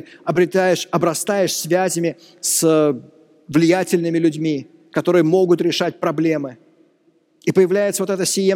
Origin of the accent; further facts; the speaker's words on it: Moscow, Russia; мы, родившиеся, выросшие в Москве, получаем по наследству квартиры от дедушек, от бабушек